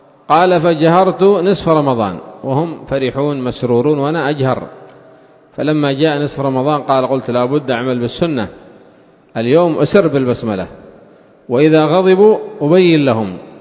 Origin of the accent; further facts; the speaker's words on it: Yemen; وعندنا في اليمن يسلمون عن اليمين وعن اليسار